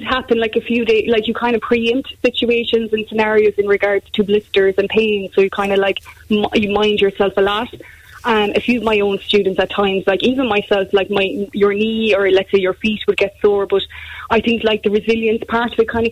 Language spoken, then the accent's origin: English; Rathmore, County Kerry, Ireland; I'm actually from Rathmore, but I'm actually teaching in Sculvera in Kanturk.